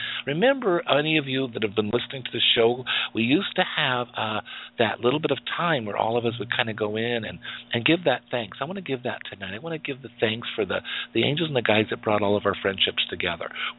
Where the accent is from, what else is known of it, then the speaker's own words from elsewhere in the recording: Wyoming, United States; I come from a very rural place. I come from Wyoming. A lot of people didn't realize that he was even a state till recently.